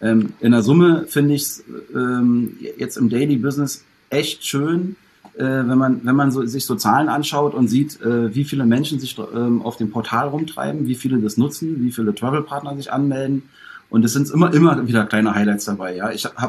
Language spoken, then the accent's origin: German; Berlin, Germany; Ich meine, ich komme nur aus Berlin